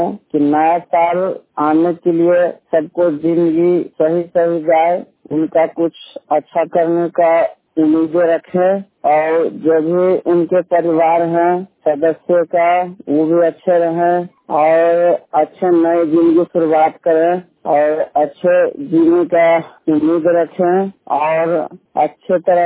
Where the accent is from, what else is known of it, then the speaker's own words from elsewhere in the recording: Patna, Bihar, India; मैं 100% ब्लाइंड हूँ और मैं पटना से हूँ और 11th क्लास का छात्र हूँ।